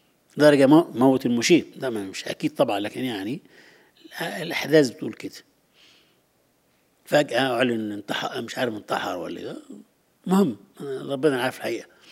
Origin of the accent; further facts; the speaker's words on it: Egypt; زمان كان مشهور عندنا في مصر حكاية،